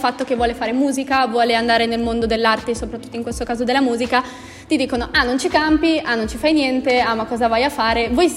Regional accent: Bologna, Emilia-Romagna, Italy; noi siamo di Bologna alla fine

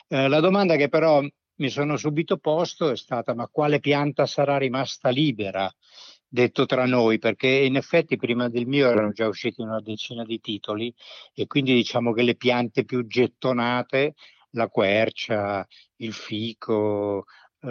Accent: Rome, Lazio, Italy; born there; Io poi ho anche origini materne marchigiane e quindi da bambino venivo spedito da Roma, dove sono nato, venivo spedito nelle Marche

